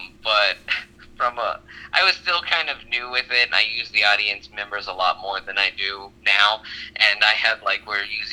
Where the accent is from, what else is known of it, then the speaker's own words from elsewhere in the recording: Florida, United States; also born or lived in Orlando / St. Augustine; Well, born and raised in Florida. I was born in Orlando. I lived in St. Augustine.